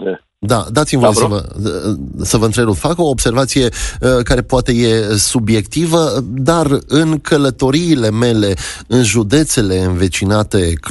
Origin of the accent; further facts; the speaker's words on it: Cluj-Napoca, Cluj County, Romania; știu că am avut senzația asta ca și clujean, că parcă aici suntem puțin în urmă